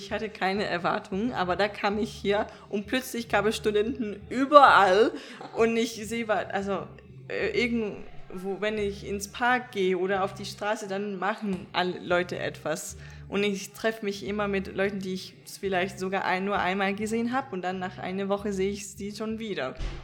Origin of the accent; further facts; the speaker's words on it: Denmark; German is a second language; now in Jena, Germany; ich bin 19 Jahre alt, wohne hier jetzt seit 11 Monaten in Jena, aber eigentlich komme ich aus Dänemark.